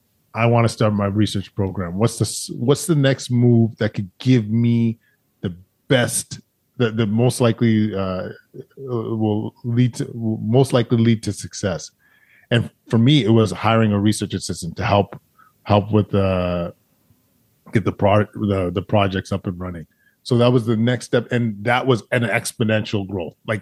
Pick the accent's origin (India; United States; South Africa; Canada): Canada; Alberta; I grew up in Alberta, like, you know, the idea of being a black doctor is really foreign, no pun intended.